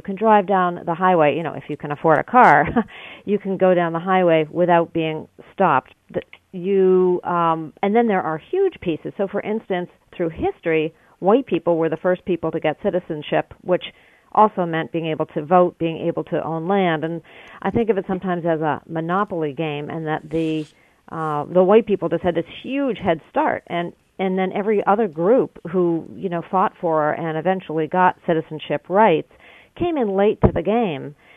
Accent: New England, United States; I grew up in New England, upper middle class

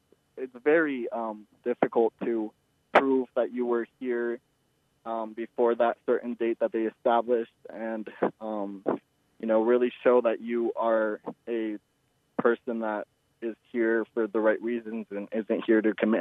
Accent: Park City, Utah, United States; first language Spanish; English is a second language; also born or lived in Guerrero, Mexico; So I'm originally from Mexico, Guerrero, and I moved to Park City at the age of two. My parents always spoke Spanish to me at home, and then I learned English in preschool through the Park City School District, actually.

